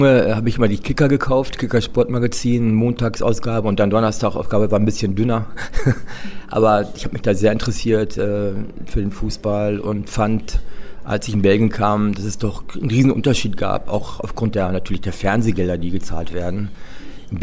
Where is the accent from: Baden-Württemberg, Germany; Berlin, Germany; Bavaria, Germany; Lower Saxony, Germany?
Lower Saxony, Germany; Liebenau; now in Frankfurt, Germany; Ich bin in Liebenau an der Weser aufgewachsen.